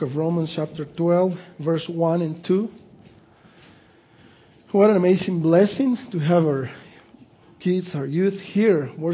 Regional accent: Mexico; I didn't grow up celebrating Thanksgiving, growing up in Mexico.

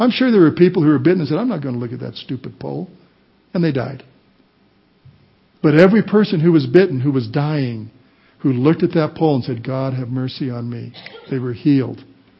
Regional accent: Walsenburg, Colorado, United States; I come from Walsenburg, Colorado. There are a lot of herds of sheep in Walsenburg, Colorado.

